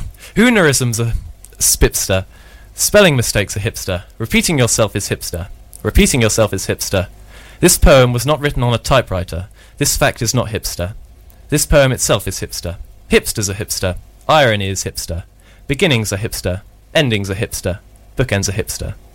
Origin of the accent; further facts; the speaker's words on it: Ventnor, South East England, United Kingdom; I am 20 and I'm from Ventnor, lovely seaside town